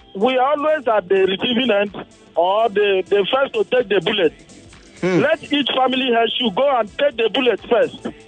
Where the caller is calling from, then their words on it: Lagos, Nigeria; I'm calling you from Jakonde Estate.